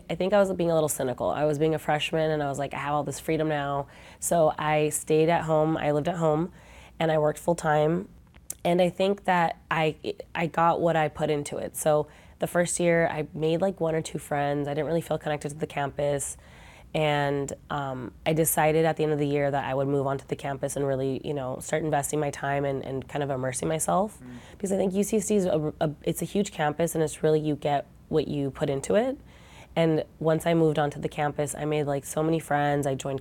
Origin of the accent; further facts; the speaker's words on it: San Diego, California, United States; So I'm from San Diego. Grew up here. My mom actually lives right on the border now. And my parents are from Peru, so we're pretty far from Peru